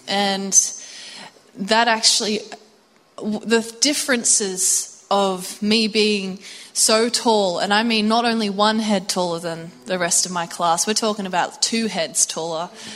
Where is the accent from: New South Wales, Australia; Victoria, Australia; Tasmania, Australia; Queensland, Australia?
New South Wales, Australia; Tascott; now in Matcham, Australia; I'm born and bred coastie. So I grew up in Tascot. So we have a few Tasconians. And now I live with my husband and his family in Matcham. So still around here.